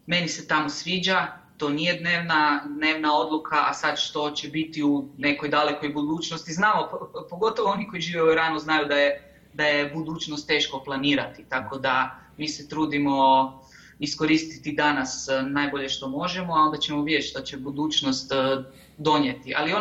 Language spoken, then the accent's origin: Croatian; Croatia; born there; zato što ja sam rođen tamo, ja sam rođen u Hrvatskoj